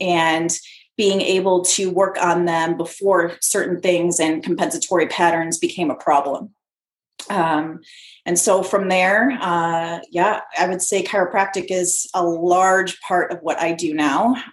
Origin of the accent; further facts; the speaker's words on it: Chicago, Illinois, United States; I grew up in the Chicago area